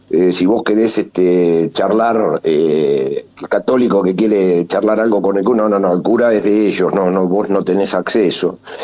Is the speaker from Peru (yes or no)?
no; La Plata, Buenos Aires Province, Argentina; yo soy de La Plata y conocía los personajes